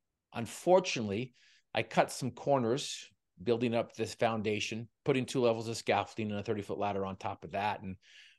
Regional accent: Utah, United States; I was raised in Northern Utah, where they breed him to hate him down South.

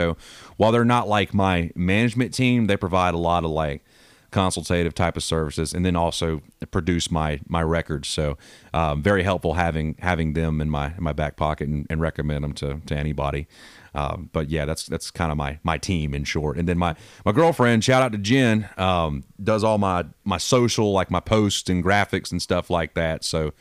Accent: Macon, Georgia, United States; born there; when I was born in Macon, I never lived there, but I was born there

